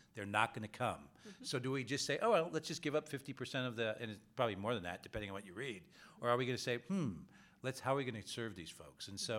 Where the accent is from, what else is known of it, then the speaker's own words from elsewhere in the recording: San Francisco, California, United States; You know, I grew up in San Francisco, but also single family, single mother. I started working on the streets in San Francisco, 9 years old.